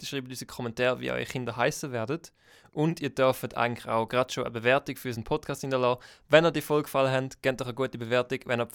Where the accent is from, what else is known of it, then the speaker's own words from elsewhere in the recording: Switzerland; bei uns in der Schweiz